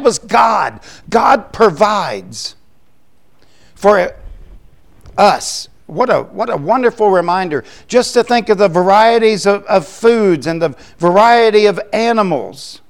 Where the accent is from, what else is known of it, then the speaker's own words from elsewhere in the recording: Florida, United States; When I was a little boy growing up in Florida, we had what was called a kumquat tree.